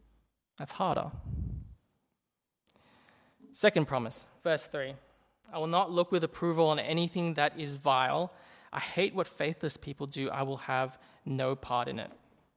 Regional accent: Australia; Because we're Australian, because we're cynical

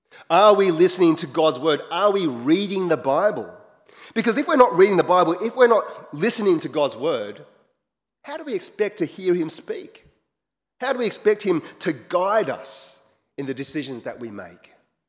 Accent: Wagga Wagga, New South Wales, Australia; born there; I was born in Wagga Wagga. And I used to go back to Hong Kong every now and then when I was younger.

